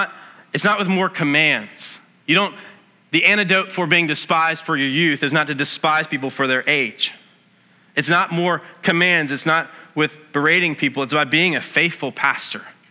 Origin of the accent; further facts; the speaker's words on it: United States; No, I'm an American. You can't command me to do anything, right?